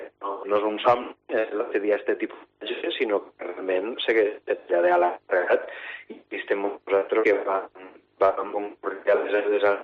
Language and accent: Catalan; Cabanes, Valencian Community, Spain; construir la meva vida, tant familiar com professional, així al meu poble, a Cabanes.